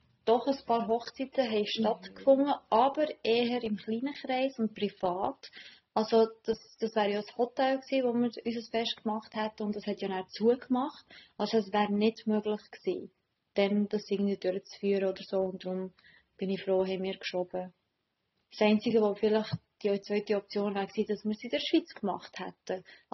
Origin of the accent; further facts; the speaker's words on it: North Macedonia; weil ich komme ja ursprünglich aus Nordmazedonien